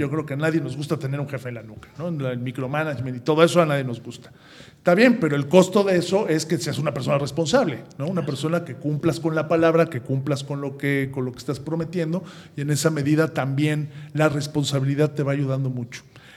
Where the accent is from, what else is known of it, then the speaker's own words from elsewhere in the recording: Mexico; now in Spain; Y nosotros como mexicanos, aquí en España también, se forman también tribus